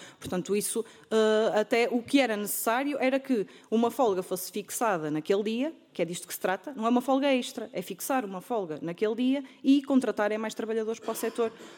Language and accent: Portuguese; Alpendurada, Porto, Portugal; eu sou da Alpendurada, sou de um sítio pequeno